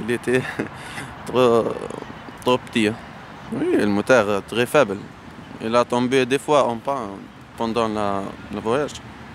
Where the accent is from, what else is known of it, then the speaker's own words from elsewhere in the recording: Medenine, Tunisia; French is a second language; moved away as an adult; now in Paris, France; Je suis tunisien. J'habite à la ville de Médine, c'est au sud de Tunisie. 50 km de Djerba, près de la frontière libyenne.